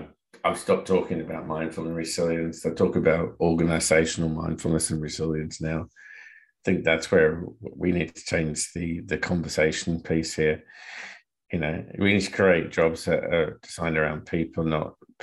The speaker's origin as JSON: {"language": "English", "country": "Australia", "moved": "yes", "said": "as an Australian, it's really difficult over here not to feel gluttony when Australia rips apart the English cricket."}